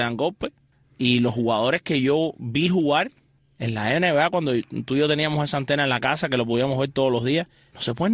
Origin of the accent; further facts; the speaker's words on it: Cuba; moved away; Cuando ya yo vine para acá, me fui de Cuba en el año 2010.